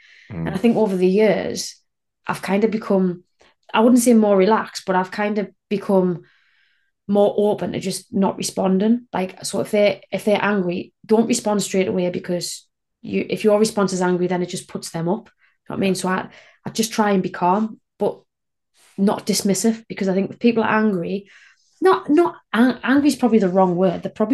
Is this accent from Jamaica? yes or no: no; Northeast, United States; I'm from the Northeast, so I kind of talk a lot.